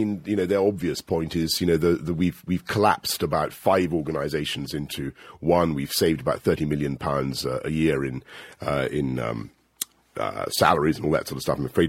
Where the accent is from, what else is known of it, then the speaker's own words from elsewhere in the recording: New York, United States; born there; Well, I was born in New York.